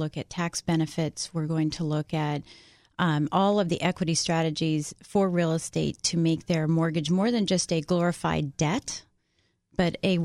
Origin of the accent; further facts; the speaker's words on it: Colorado, United States; now in Washington, D.C., United States; Originally from Colorado.